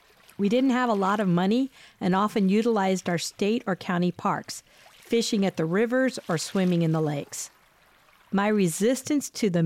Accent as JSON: {"language": "English", "region": "Iowa", "country": "United States", "tie": "born or raised there", "said": "I recalled the day I took my kayak to Swan Lake, just outside my hometown in western Iowa."}